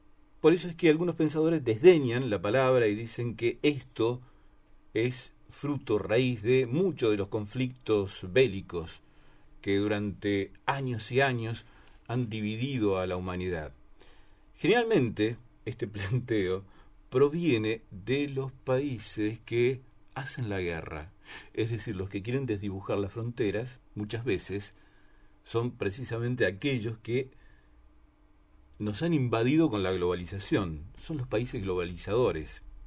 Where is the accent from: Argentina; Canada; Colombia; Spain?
Argentina; Santa Fe; born there; Mi patria chica es Santa Fe, no Argentina.